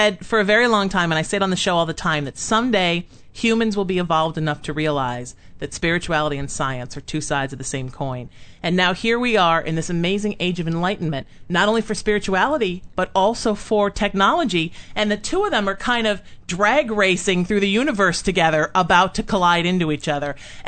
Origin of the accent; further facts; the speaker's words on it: Ireland; and I'm Irish and airy-fairy as hell.